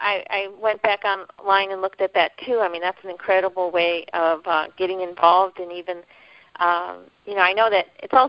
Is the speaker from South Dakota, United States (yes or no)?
no; Hamtramck, Michigan, United States; I was born and raised around Hamtramck, which is, like, in the middle of Detroit, which was a Polish community.